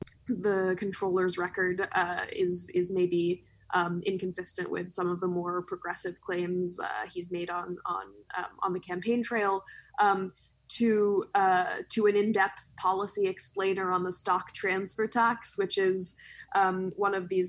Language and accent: English; New York, United States; as a New Yorker myself, I was reading existing coverage